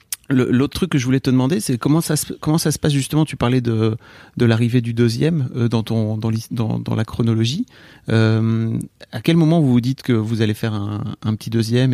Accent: Hauts-de-France, France; on vient du Nord, hein, donc le cliché, il faut l'entretenir

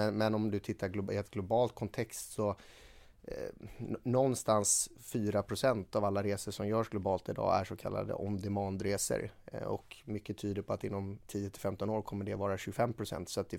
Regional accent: Gothenburg, Västra Götaland County, Sweden; Och det tycker jag som göteborgare är kul.

